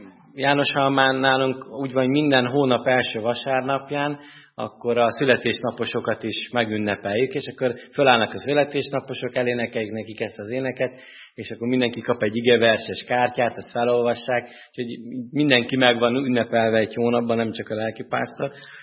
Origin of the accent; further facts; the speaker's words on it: Dávod, Bács-Kiskun, Hungary; Dávodról származom, ami Baja alatt 25 kilométerre van, egy termák fürdős kis falu. Ott nőttem fel, és egy nagyon aranyos kis élhető falu volt